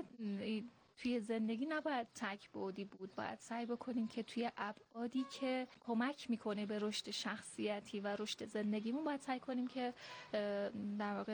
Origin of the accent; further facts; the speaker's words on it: Iran; اصلا شناسنامه ما ایرانه و من افتخار میکنم از اینکه یک ایرانی هستم.